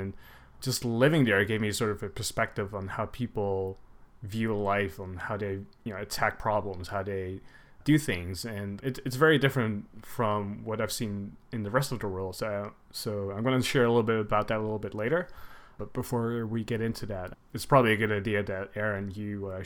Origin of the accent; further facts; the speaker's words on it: Netherlands; moved away as an adult; now in Los Angeles, United States; So I actually have a Dutch passport and I speak Dutch, which is kind of weird for an Asian looking guy. But my parents are from Vietnam and I grew up in the Netherlands. So we moved there when I was really young, you know, a couple months old, really.